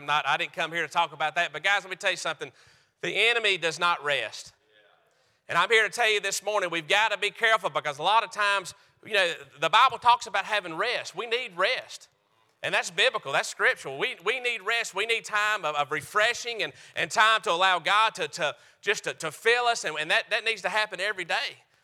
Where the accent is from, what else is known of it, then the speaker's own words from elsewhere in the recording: North Carolina, United States; I've been here in Georgia. I'm from North Carolina.